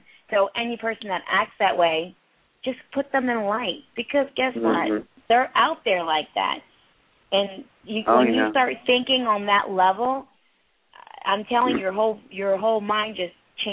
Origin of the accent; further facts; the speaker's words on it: India; I come from a family of doctors. I'm from India, okay?